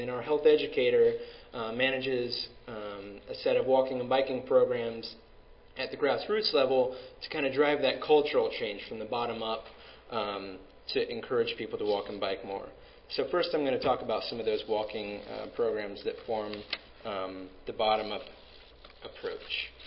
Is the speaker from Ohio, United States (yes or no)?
yes; Columbus, Ohio, United States; I'm kind of the odd man out on this panel. I'm not from Chicago. I'm from Columbus, Ohio, so OH.